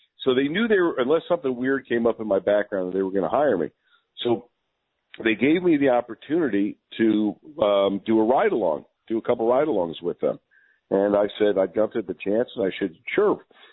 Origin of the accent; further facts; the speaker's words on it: Princeton, New Jersey, United States; I was a Princeton Borough police officer, so I was actually in the town itself, and that was my hometown.